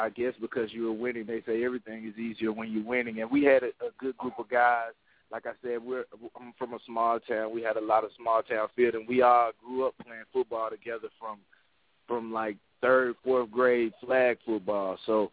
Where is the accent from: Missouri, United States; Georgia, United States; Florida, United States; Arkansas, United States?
Arkansas, United States; Warren; I'm from Arkansas. I'm from a small southeastern town called Warren, Arkansas.